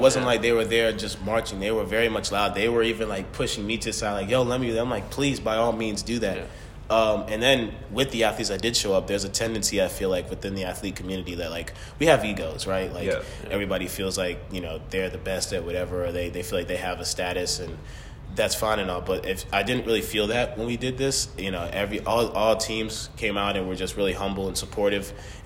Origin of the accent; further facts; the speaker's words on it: Raleigh, North Carolina, United States; I'm a junior from Raleigh, North Carolina.